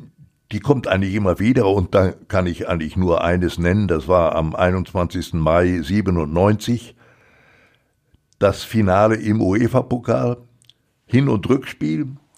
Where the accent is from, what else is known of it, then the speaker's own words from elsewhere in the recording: Recklinghausen, North Rhine-Westphalia, Germany; der Junge aus Recklinghausen, meine Heimatstadt.